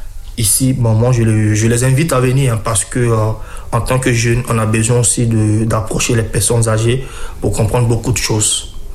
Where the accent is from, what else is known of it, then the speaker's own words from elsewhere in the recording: Côte d’Ivoire; Je suis originaire de la Côte d'Ivoire.